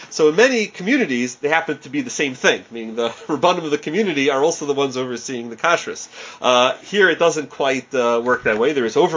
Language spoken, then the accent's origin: English; New York City, New York, United States; I still remember, I grew up in Queens, my father is on this call